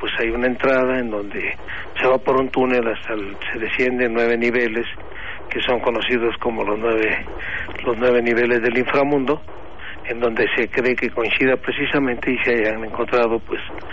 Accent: Mexico; Bueno, pues ya soy mexicano de tradición mexica, así que pues hay que comer picantito.

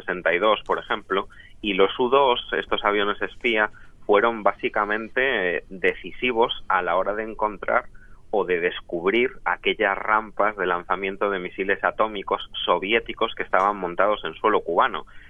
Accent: A Coruña, Galicia, Spain; Ahora mismo en Galicia, aquí en mi tierra, en La Coruña.

